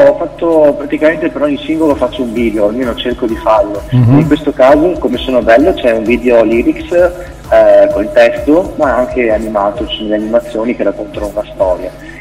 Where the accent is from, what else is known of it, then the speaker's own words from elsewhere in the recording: Venice, Veneto, Italy; io sono di Venezia